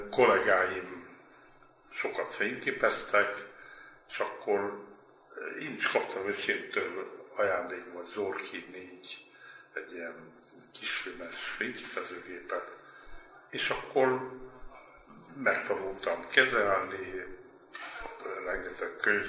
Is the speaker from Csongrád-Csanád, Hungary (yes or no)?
yes; Hódmezővásárhely, Csongrád-Csanád, Hungary; fontos hangsúlyozom, hogy Hódmezővásárhelyen születtem, egy olyan városban, amelynek a külterületén Magyarország legnagyobb tanyavilága található még ma is.